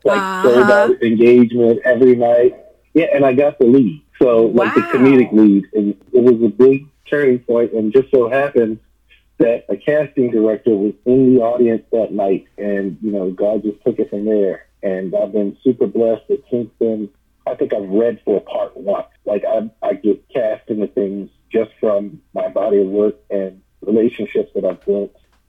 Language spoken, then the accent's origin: English; Baltimore, Maryland, United States; Hi, guys. … I'm an actor from Baltimore, Maryland.